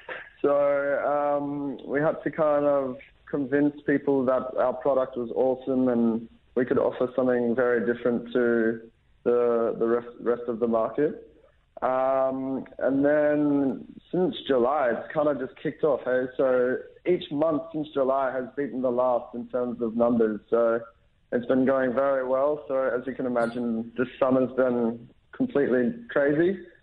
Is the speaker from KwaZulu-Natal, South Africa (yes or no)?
yes; Pietermaritzburg, KwaZulu-Natal, South Africa; I grew up in Maritzburg in KZN until the age of 9.